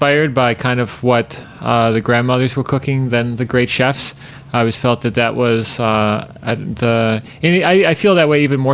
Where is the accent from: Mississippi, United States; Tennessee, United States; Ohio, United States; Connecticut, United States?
Ohio, United States; It's the foods that I grew up with in Ohio. It's lots of traveling with my family around the country.